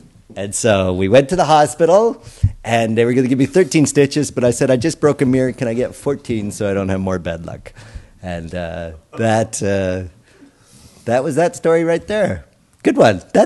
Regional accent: Canada; accent: Canadian; My Canadian accent says mirror.

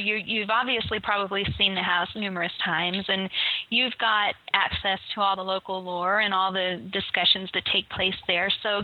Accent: Oklahoma, United States; I've been to Long Island. Of course I'm from Oklahoma. So anything along the East Coast, I just love.

